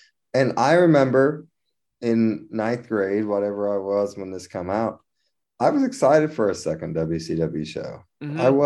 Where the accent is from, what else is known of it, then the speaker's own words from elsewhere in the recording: West Virginia, United States; Yeah, not mine, because I'm from West Virginia.